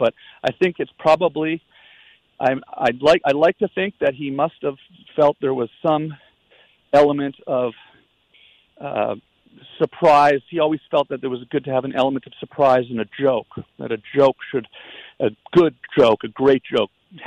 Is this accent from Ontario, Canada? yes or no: yes; Ottawa, Ontario, Canada; I don't know if it was because I was from Ottawa, and I grew up on Monson Crescent just down the road from Jasper, where he grew up